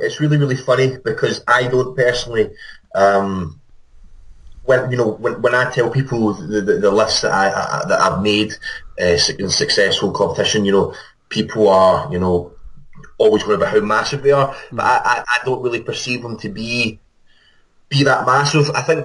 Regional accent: Glasgow, Scotland, United Kingdom; I am from Glasgow, Scotland.

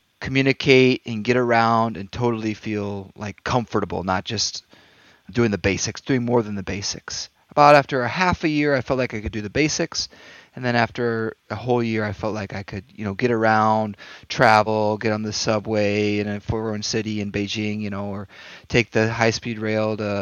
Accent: United States; now in Nanjing, China; you need to know that I'm an American. I'm living over here in China, in Nanjing

